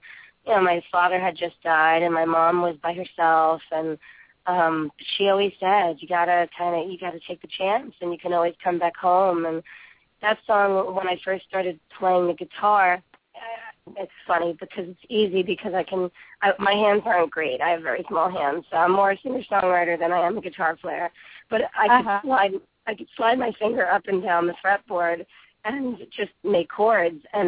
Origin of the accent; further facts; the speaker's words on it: New York City, New York, United States; also born or lived in California; I grew up in New York City.